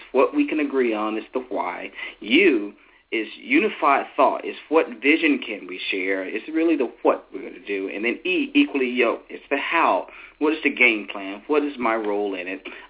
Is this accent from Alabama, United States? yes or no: yes; Greenville, Alabama, United States; recall that I grew up in L.A., Lower Alabama, a small town, Greenville. My hometown, that's my home. But we also live in a small community called Mount Zion.